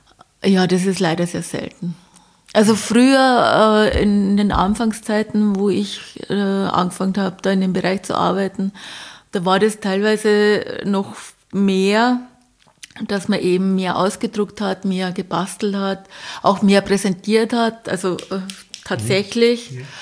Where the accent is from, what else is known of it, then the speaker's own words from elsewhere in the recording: Bavaria, Germany; Naja, also bei uns, ich komme aus Bayern, ja.